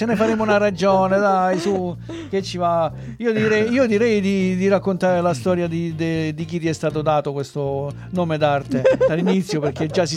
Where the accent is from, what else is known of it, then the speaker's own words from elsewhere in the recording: Galatina, Apulia, Italy; born there; Qui l'unico straniero sono io, pare, che sono nato a Galatina.